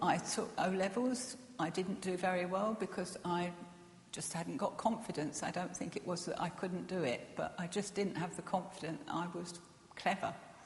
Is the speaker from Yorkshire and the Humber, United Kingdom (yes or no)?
no; Putney, London, United Kingdom; I grew up in Putney in southwest London.